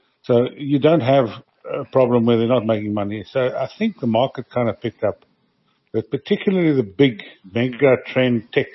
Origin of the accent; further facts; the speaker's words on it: South Africa; So it's very difficult being a South African investment advisor